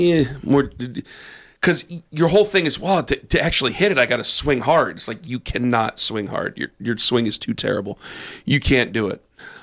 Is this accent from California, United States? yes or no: no; Canton, Ohio, United States; I'm actually like, no, I'm from Canton.